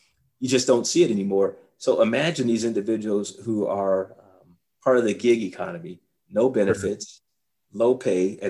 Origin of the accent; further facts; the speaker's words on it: Bay Area, California, United States; when I was back in California, where I grew up there, you know, we grew up in the Bay Area there.